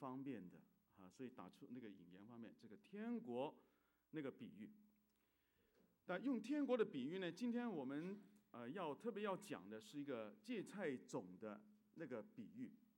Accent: China; 那等于我们中国人所以我们中国我们都是有一种为爱国的精那个热血对不对？

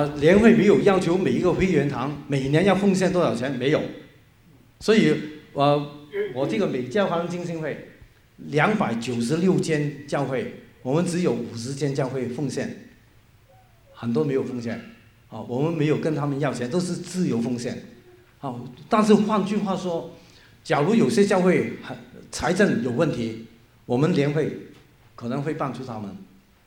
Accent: Hong Kong; moved away as an adult; 我在香港，我是在潮语浸信会长大，潮语浸信会是北美浸信会的。我移民之前是在闽南浸信会的背景的浸信会做牧师

